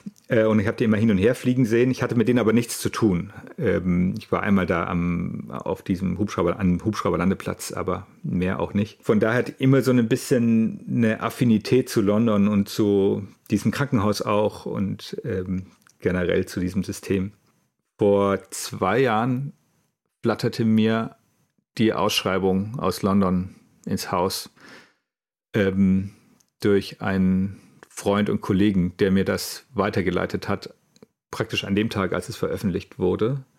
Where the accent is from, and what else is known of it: Bavaria, Germany; born there; now in Hamburg, Germany